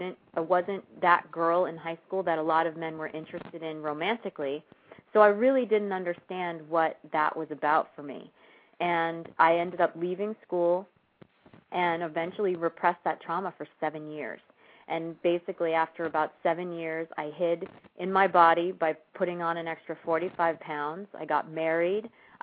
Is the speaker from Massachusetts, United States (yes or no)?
yes; Boston, Massachusetts, United States; Well, first of all, I hail from the East Coast, Boston to be exact, and my time there, it definitely had a huge impact on my life